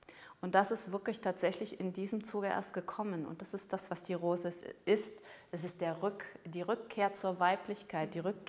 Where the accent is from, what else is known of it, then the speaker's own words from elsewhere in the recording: Saarland, Germany; Ich stamme aus dem Saarland